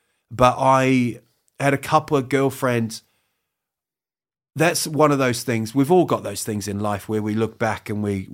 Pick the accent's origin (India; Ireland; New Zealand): New Zealand; Also, I grew up in New Zealand, so we had family in the UK because my parents are English and Irish and that.